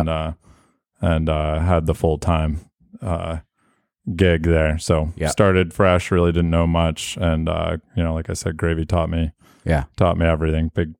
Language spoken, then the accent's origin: English; Philadelphia, Pennsylvania, United States; See, I grew up in Philadelphia.